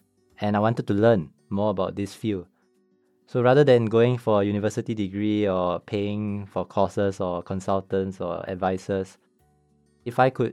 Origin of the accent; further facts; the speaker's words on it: Singapore; very much like most Singaporeans, you know, growing up in Singapore, going to school, trying to get good grades.